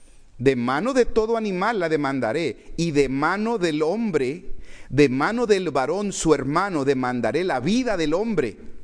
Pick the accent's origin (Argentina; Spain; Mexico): Mexico; Tabasco; yo crecí en Tabasco.